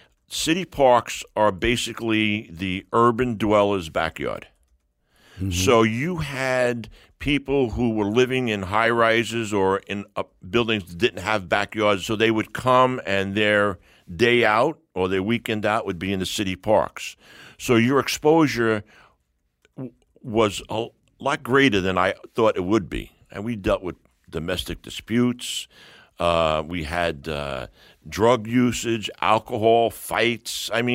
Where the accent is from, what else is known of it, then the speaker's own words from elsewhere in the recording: Brooklyn, New York, United States; I grew up in Brooklyn in an area called Windsor Terrace in Brooklyn.